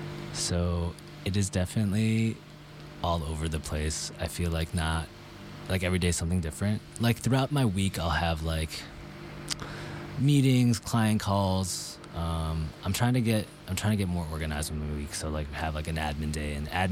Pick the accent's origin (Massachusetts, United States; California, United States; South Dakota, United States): Massachusetts, United States; also born or lived in New York City / Connecticut; now in Minnesota, United States; Yeah, so I was born out in New York City, but raised in like Massachusetts and Connecticut, but always going to New York City.